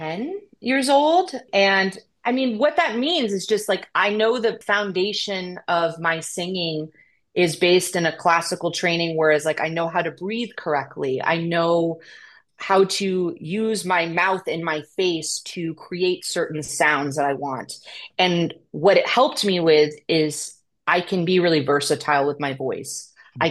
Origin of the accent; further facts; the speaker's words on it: Phillips, Maine, United States; where I grew up in Maine, it was a very small town called Phillips, Maine, and there wasn't a lot to do.